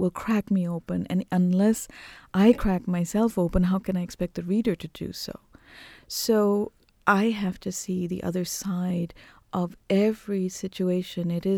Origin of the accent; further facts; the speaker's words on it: Montreal, Quebec, Canada; born there; You know, I was born in Montreal.